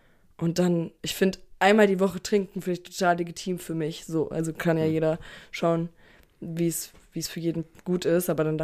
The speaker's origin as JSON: {"language": "German", "town": "Stuttgart", "region": "Baden-Württemberg", "country": "Germany", "tie": "born or raised there", "said": "mein bester Freund aus Stuttgart, also unten aus meiner Heimat"}